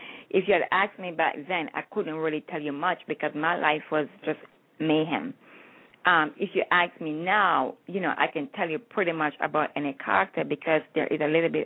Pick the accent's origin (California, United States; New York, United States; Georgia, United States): New York, United States; You know, because I'm from New York, so folks who say, oh, my God, you're from New York